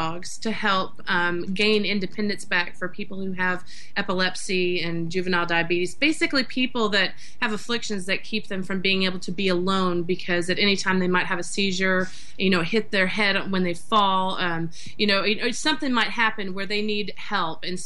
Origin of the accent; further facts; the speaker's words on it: Tennessee, United States; now in Marietta, United States; Sure. I'm actually from Tennessee. I moved to Marietta about 2 years ago, and I've always been a musician.